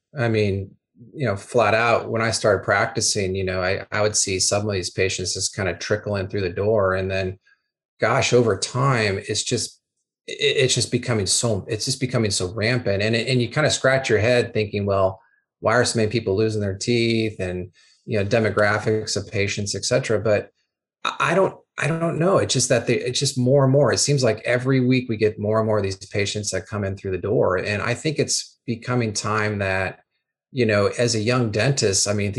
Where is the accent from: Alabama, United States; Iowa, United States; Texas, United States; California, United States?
Iowa, United States; Des Moines; I grew up in Des Moines, Iowa, home of our mutual friend, Bob Margis, who we've known Bob for a long time.